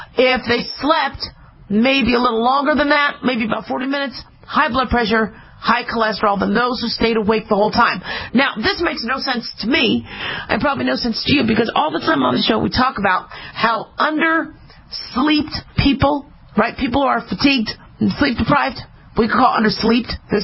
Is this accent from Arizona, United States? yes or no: yes; Phoenix, Arizona, United States; I'm from Phoenix, Arizona. I don't care whose groin is hurt.